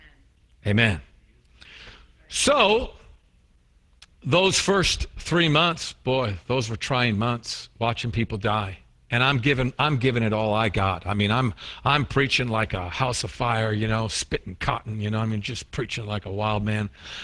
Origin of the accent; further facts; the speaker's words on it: New York, United States; So, you know, like I said, I'm a New Yorker, you know, and there's a side of me that, you know, you push that button.